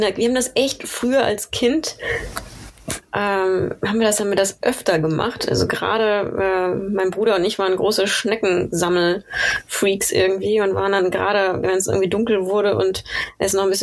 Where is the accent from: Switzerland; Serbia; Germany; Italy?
Germany; Bielefeld, North Rhine-Westphalia; während meines Biologiestudiums, das ich an der Uni Bielefeld absolviert habe, in meiner Heimatstadt